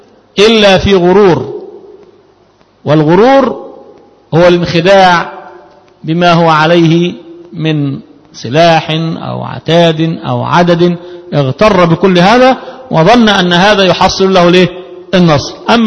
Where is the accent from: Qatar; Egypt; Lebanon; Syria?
Egypt; ومن الرزق الحسن أن أنا من أبناء مصر ولد في بلد مسلم لأبوين مسلمين في جوار مسلم